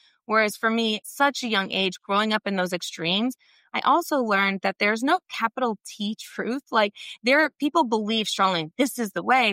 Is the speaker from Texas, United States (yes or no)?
no; New York, United States; accent: Southern; also born or lived in Kentucky; And so when I was born in Kentucky, and when I moved to New York, I moved in second grade when all the other kids had been together for a few years. I moved with two color hair, two colored skin, and a Southern accent.